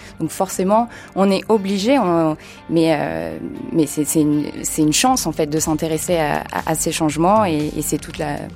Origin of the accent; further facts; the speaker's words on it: France; Donc voilà, en tant que Français, on peut aussi demander à notre État